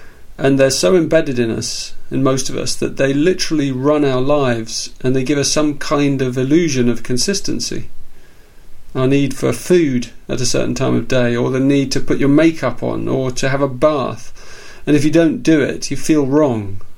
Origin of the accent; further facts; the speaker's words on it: England, United Kingdom; I mean, I'm English and he was a monk.